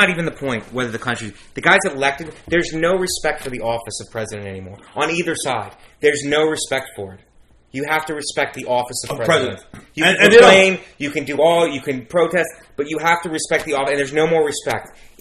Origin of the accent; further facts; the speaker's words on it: Youngstown, Ohio, United States; He's from my hometown.